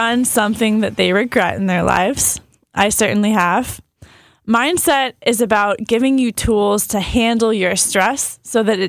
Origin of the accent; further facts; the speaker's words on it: Mahomet, Illinois, United States; I am from a small town in central Illinois called Mahomet.